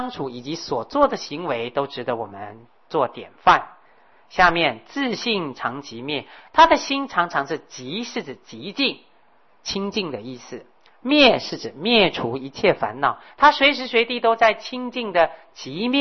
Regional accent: China; 我们中国人有时候把它讲无念或离念解释为没有念头，这是断见

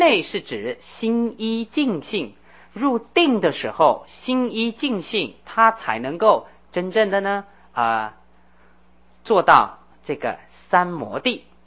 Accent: China; 虽然我们中国人跟文殊普贤观音地藏四个大菩萨都很有缘

